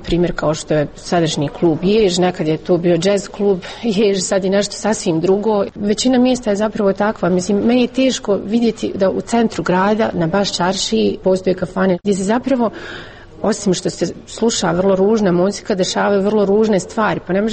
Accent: Ljubljana, Slovenia; Bosnian is a second language; Mi smo došli iz Ljubljane

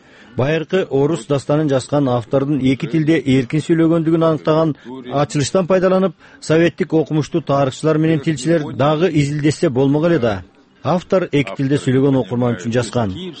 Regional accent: Kazakhstan; Мен казакмын, орусча жазам.

